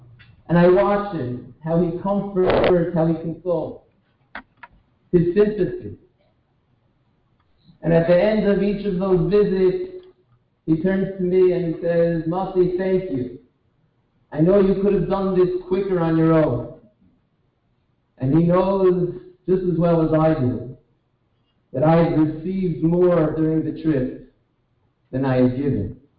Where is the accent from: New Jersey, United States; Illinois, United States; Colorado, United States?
New Jersey, United States; I grew up in Jersey, where Rav Kalkovitz was a household name